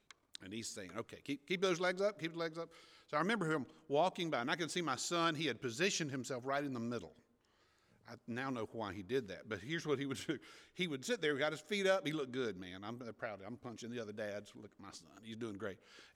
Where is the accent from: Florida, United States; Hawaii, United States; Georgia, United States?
Florida, United States; I grew up in Suwanee County. We know. I know hardworking farmers.